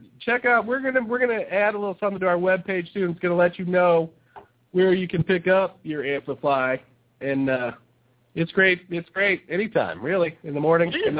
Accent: Indiana, United States; Well, actually, I came from Colorado Springs, but I was from Indiana.

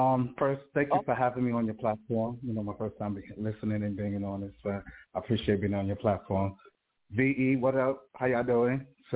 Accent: Brooklyn, New York, United States; Well, Brooklyn, New York. I don't know. It's like an interview. Well, I'm from Brooklyn.

